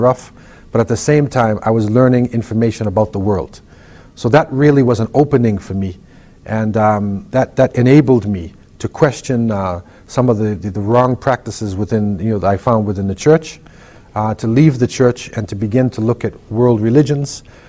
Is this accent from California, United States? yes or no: no; Boston, Massachusetts, United States; I was raised in the United States in Boston, and you know, to a very religious family, hard-working family